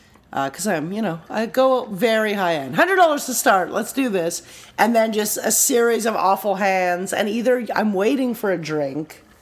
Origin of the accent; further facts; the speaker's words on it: Canada; you know, we're both Canadian.